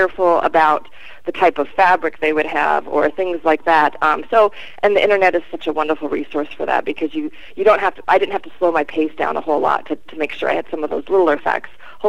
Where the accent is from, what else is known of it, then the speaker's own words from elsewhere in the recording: Alaska, United States; also born or lived in Denver; I was born in Denver, but my parents moved up here to Alaska when I was about 3 or 4. So pretty much my whole memory life is in Alaska.